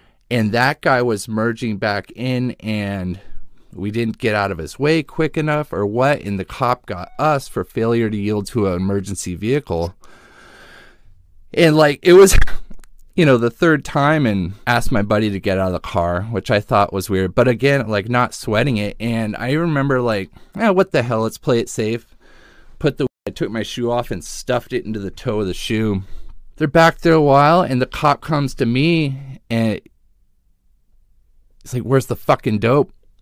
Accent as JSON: {"language": "English", "town": "San Diego", "region": "California", "country": "United States", "tie": "born there", "said": "I was born in San Diego, moved up to the Pacific Northwest here."}